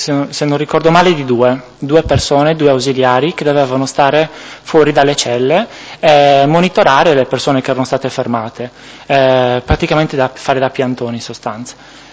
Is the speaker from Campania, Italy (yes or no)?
no; Sassari, Sardinia, Italy; born there; now in Milan, Italy; sono nato a Sassari il 27 agosto del 79 e sono residente a Milano.